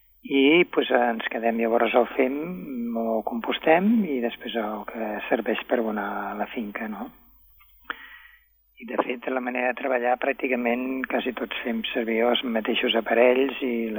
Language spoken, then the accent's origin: Catalan; Canovelles, Catalonia, Spain; now in Ebro Delta, Spain